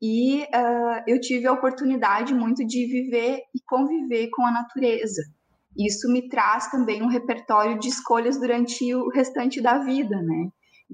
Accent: Pranchita, Paraná, Brazil; eu sou de Pranchita, no interior do Paraná. É uma cidade bem pequena

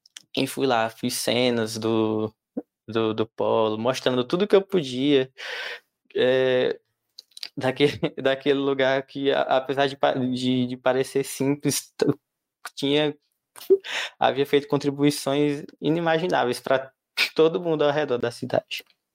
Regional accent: Salgueiro, Pernambuco, Brazil; born there; Eu nasci em Salgueiro, moro aqui há muitos anos já

